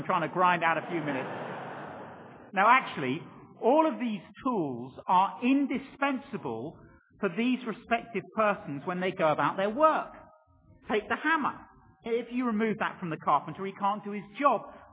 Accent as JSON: {"language": "English", "region": "England", "country": "United Kingdom", "said": "I'm an Englishman."}